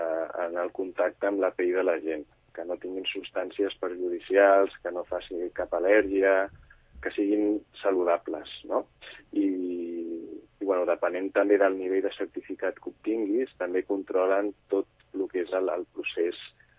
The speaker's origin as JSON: {"language": "Catalan", "town": "Sant Cugat", "region": "Catalonia", "country": "Spain", "said": "Nosaltres som de Sant Cugat, però, bueno, estiuegem a la Costa Brava, en un poblet que es diu Aigua Blava, on tenim allà una casa dels meus besavis"}